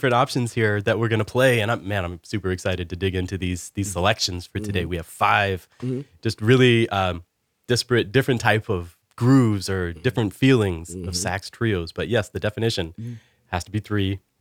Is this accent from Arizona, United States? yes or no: no; Texas, United States; You feel that, you must feel that differently than me growing up in Texas, you know, like a different vibe.